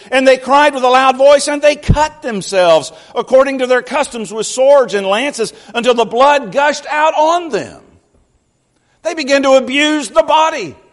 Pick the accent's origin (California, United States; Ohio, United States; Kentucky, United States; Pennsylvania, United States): Kentucky, United States; Louisville; You know, growing up in Louisville, Kentucky, people assume you know all about horse racing.